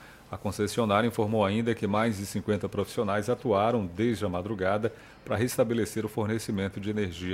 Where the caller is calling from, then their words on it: Lagoa Encantada, Bahia, Brazil; Boa tarde, sou da Lagoa Encantada.